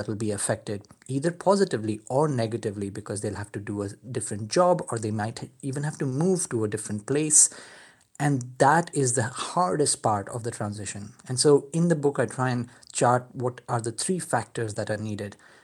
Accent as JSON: {"language": "English", "country": "India", "tie": "born or raised there", "said": "So I grew up in India"}